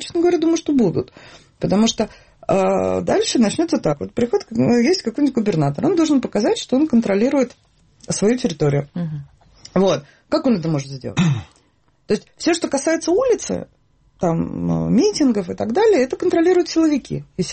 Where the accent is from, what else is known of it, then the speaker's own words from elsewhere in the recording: Russia; вроде как я из России приезжаю в Крым